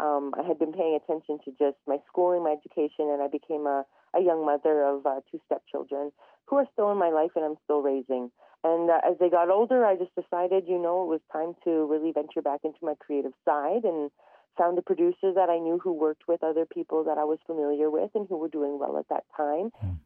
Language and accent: English; Canada; As I said, I'm originally from Treaty 8 territory. I grew up in a very tiny community known as a hamlet. I have also lived on, as in America you would call them reservations, here we call them reserves.